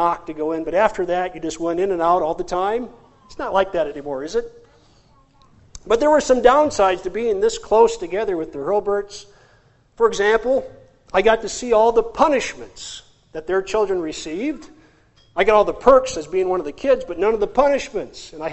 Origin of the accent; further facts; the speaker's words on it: South Dakota, United States; Growing up in South Dakota, we had good neighbors, really good neighbors.